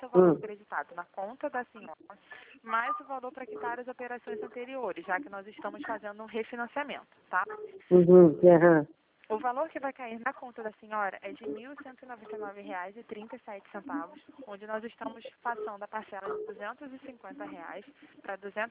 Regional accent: Rio de Janeiro, Brazil; Eu sou aqui do Rio mesmo.

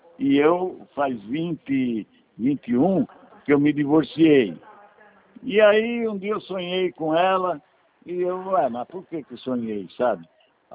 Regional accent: Adamantina, São Paulo, Brazil; Então, eu nasci em São Paulo, com 1 ano e meio de idade. Eu fui morar em Adamantina, que meu pai foi ser gerente da Sambra

